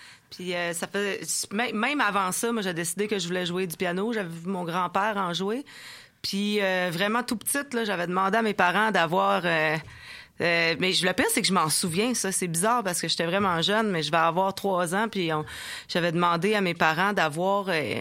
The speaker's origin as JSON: {"language": "French", "town": "Quebec City", "region": "Quebec", "country": "Canada", "tie": "born or raised there", "said": "Mais je suis tellement pas restée là longtemps que j'ai pas pogné l'accent. Comme on peut très bien le remarquer. J'ai pas appris à parler là, j'ai appris à parler à Québec."}